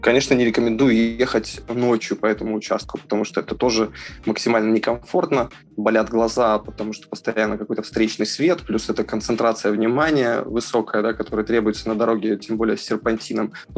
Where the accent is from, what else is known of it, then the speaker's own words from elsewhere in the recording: Saint Petersburg, Russia; now in Sochi, Russia; Приехал я в Сочи из Петербурга